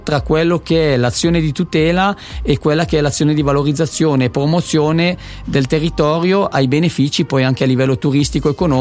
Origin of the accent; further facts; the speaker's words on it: Champdepraz, Aosta Valley, Italy; che è proprio nel mio paese, cioè il comune di Chant-de-Prat